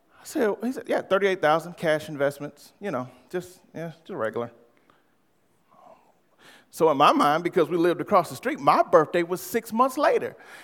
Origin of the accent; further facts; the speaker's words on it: Farmington Hills, Michigan, United States; also born or lived in Detroit; I remember growing up in Detroit, Farmington Hills area, and across the street from me, my best friend was a Jewish individual.